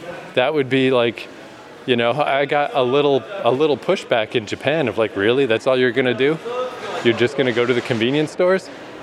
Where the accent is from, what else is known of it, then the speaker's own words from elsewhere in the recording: Canada; I'm Canadian, so I mean, we invented the Hawaiian pizza.